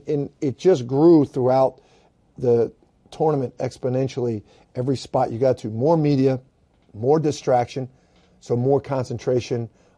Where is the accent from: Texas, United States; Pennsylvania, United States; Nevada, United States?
Pennsylvania, United States; Philadelphia; I grew up in Philly, sure.